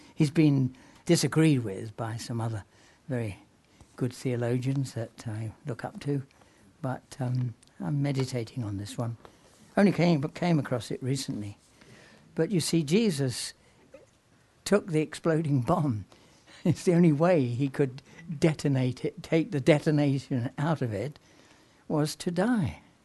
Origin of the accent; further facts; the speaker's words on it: United Kingdom; We also, as British people, treated them in that way